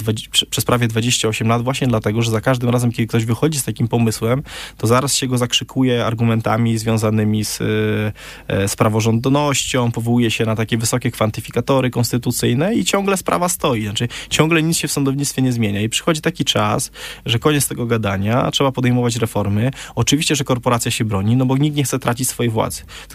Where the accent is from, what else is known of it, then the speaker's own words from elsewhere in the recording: Opole, Opole Voivodeship, Poland; w Warszawie często mi się wypomina jako moją wadę to, że jestem właśnie z Opola